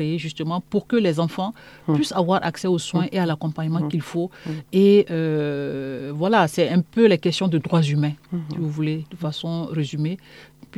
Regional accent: Burkina Faso; je viens du Burkina Faso

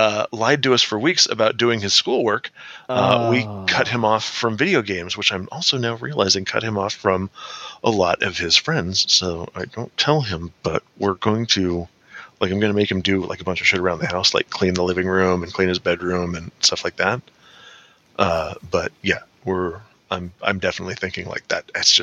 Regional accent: San Diego, California, United States; Oh, I grew up in San Diego. Like, that stuff came out of the ground cold.

